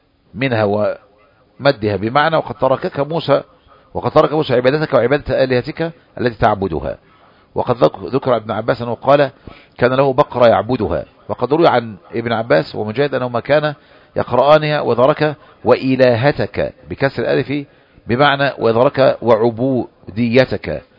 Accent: Egypt; أنا مصري، أنا مسلم، مسلم مصري

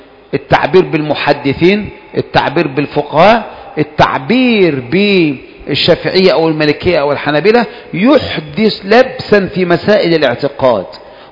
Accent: Egypt; ولهذا انتشرت عندنا في مصر مسألة النية هذه

